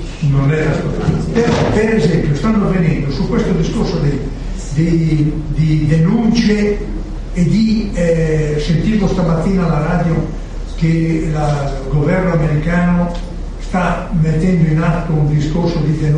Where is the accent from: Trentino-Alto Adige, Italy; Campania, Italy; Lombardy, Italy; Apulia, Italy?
Lombardy, Italy; Carate Brianza; nel mio paese a Carate fanno ancora sul discorso delle foibe